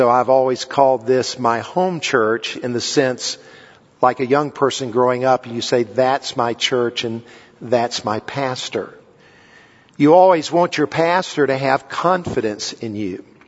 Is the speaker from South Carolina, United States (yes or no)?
yes; South Carolina, United States; now in Denver, United States; I was originally from South Carolina, grew up there and lived there all my life.